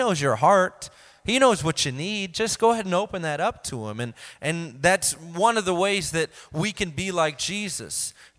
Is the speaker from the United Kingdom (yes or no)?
no; Indiana, United States; Growing up, I would go to church camp in Indiana. I'm from Indiana, so I'd always attend church camp.